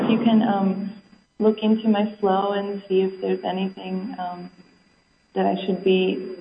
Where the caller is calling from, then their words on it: Mexico City, Mexico; Yeah, Mexico City.